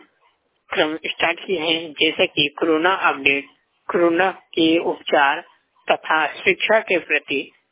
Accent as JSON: {"language": "Hindi", "town": "Banda", "region": "Uttar Pradesh", "country": "India", "said": "और मैं उत्तर प्रदेश के बांदा जनपद का रहने वाला हूँ"}